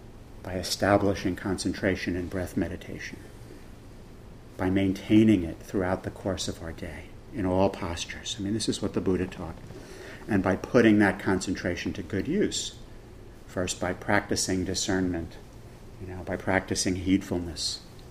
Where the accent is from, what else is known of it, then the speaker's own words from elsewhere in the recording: New York, United States; You know, I'm a meditator. You know, I'm a New Yorker.